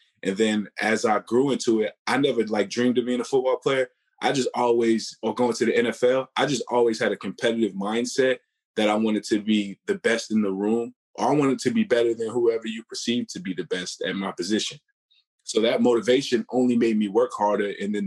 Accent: Queens, New York, United States; I'm fortunate to be here. Born and raised in Southside Jamaica, Queens.

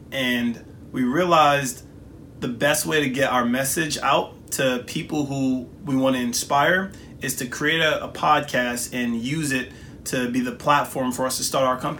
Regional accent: New York City, New York, United States; I'm from New York City, Southside, Jamaica, Queens.

